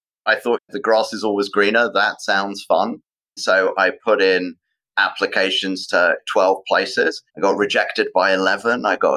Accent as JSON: {"language": "English", "region": "London", "country": "United Kingdom", "tie": "born or raised there", "said": "I was born and raised in London. I was the son of first generation immigrants from Baghdad, Iraq, both sides of my family, and they fled and eventually found their way to the UK, where … was born."}